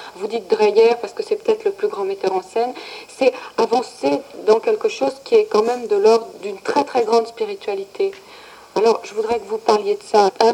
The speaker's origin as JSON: {"language": "French", "country": "France", "said": "Je crois qu'on dit ça parce qu'on est français"}